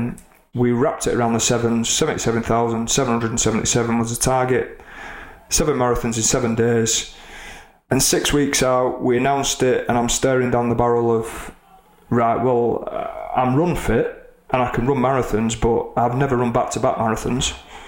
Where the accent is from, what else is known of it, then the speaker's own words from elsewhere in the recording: Oldham, North West England, United Kingdom; run through Oldham, my hometown.